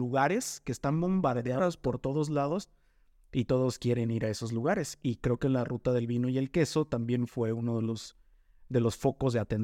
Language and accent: Spanish; Mexico; como buenos mexicanos, tenemos nuestro margen